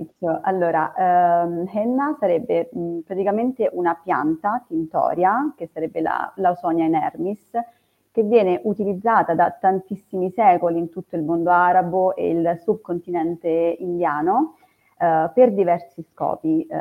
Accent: Ovindoli, Abruzzo, Italy; moved away as an adult; now in Rome, Italy; Io sono abruzzese

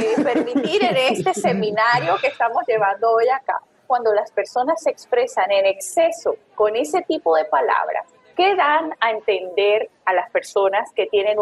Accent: Maracaibo, Zulia, Venezuela; born there; Vivo en Maracaibo, nací en Maracaibo, mi país Venezuela

